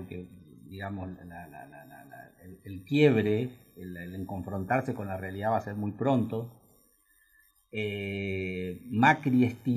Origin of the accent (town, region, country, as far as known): Argentina